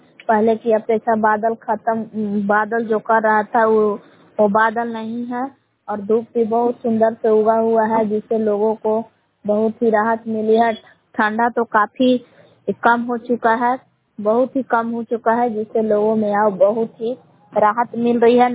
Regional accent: Milav, Bihar, India; ग्राम मिलाव जिला कैमूर भभुआ के निवासी हूँ।

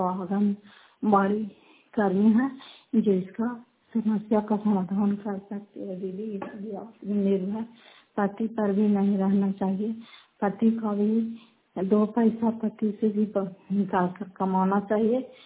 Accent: Fatehpur, Bihar, India; घर फतेहपुर, पंचायत मकौटा, जिला नालंदा, किराया पचरा ब्लॉक की निवासी हूँ।

